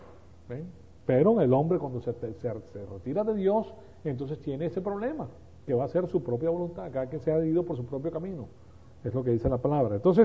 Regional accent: Venezuela; Yo en Venezuela me crié y estudié en La Salle.

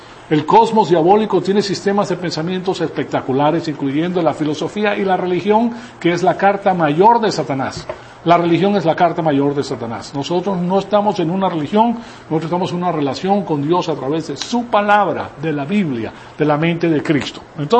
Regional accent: Venezuela; also born or lived in Bolivia; yo crecí en la Iglesia Católica, yo me crié en los mejores colegios de Venezuela, en La Salle, estuve en el Santo Domingo Sabio por un periodo de tiempo, estuve en La Salle, la mayor parte de mi vida estudié en La Salle.

